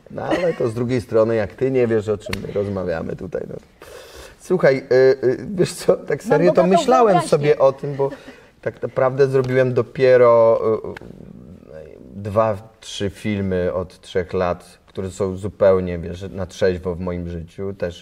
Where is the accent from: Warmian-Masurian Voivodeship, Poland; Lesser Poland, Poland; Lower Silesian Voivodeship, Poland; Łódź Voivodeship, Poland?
Łódź Voivodeship, Poland; Łódź; accent: Łódź street speech; Jestem z Łodzi i mówiłem tak bardzo knajacko, tak to określano, ulicznie.